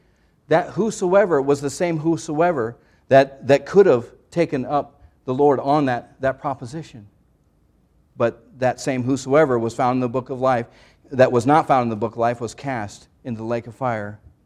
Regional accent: Iowa, United States; But we went swimming, and I'm from Iowa. I don't know much about the ocean.

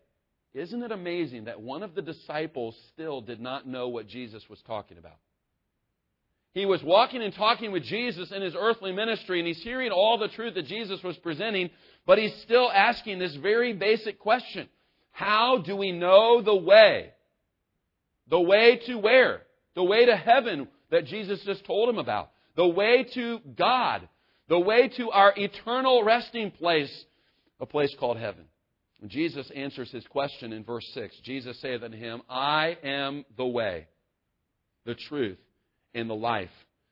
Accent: Kansas City, Missouri, United States; I was driving from South Carolina to my hometown in Kansas City, Missouri.

